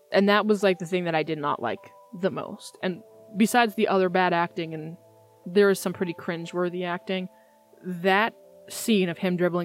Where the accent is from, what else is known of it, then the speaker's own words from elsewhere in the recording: Massachusetts, United States; I'm from Massachusetts.